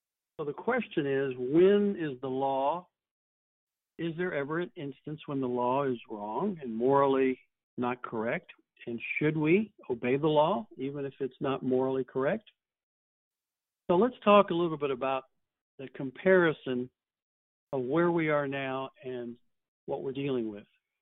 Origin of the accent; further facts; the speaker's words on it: Louisville, Kentucky, United States; in my hometown of Louisville, Kentucky